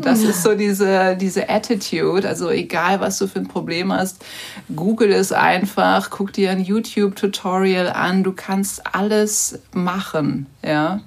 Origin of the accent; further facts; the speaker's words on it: North Rhine-Westphalia, Germany; Also ich bin ja auch im Rheinland aufgewachsen. Ich bin ja auch keine Amerikanerin